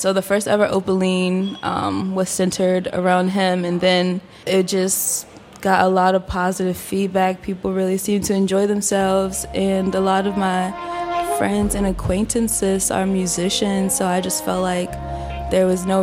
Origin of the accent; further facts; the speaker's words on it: Washington, District of Columbia, United States; also born or lived in Prince George's County, Maryland; I grew up in Southeast, Northeast, and PG County.